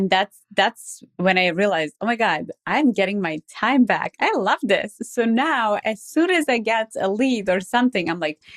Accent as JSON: {"language": "English", "country": "Serbia", "second_language": "English", "lives_now": "United States", "said": "English is my second language. I'm originally from Serbia. I live here in the States."}